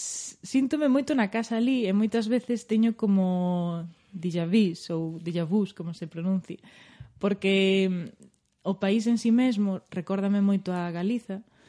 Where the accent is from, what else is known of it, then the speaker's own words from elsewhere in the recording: O Páramo, Galicia, Spain; eu nací no Páramo, nunha aldea pequerrechiña, tan pequerrechiña que conta con dúas casas. dentro dese concello que está no centro da provincia de Lugo, é dicir, pois que é unha zona de interior, é unha zona rural.